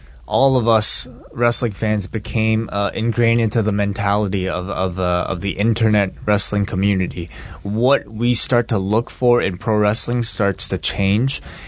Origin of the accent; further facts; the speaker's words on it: Canada; Well, we're Canadian, so I think we're the wrong people to ask.